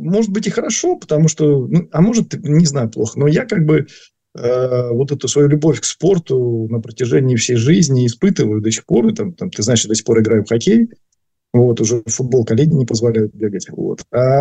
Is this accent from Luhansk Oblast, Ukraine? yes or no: yes; Luhansk Oblast, Ukraine; И так как ты помнишь, я из Луганской области, тогда Ворошиловградская.